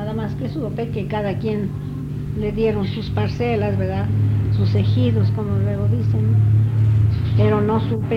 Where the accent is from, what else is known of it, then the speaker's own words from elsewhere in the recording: Mexico; moved away; cuando yo llegué de México, llegué con mi hermana, la que vive aquí, ¿verdad?